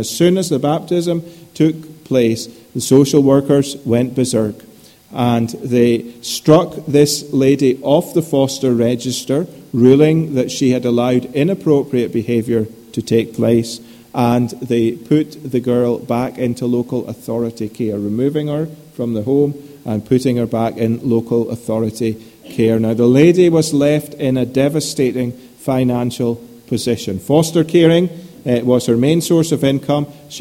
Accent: Scotland, United Kingdom; born there; Now, I'm a Scotsman by birth.

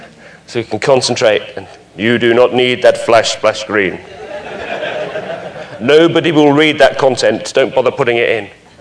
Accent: Morecambe, North West England, United Kingdom; When I was growing up in Morecambe, which is a little seaside town on the northwest coast, there was this jetty

